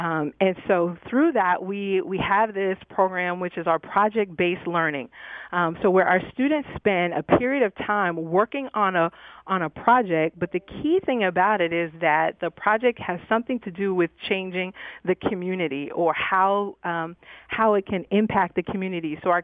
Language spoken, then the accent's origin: English; New York, United States; And so I'm a New Yorker, and I've never seen anything like this.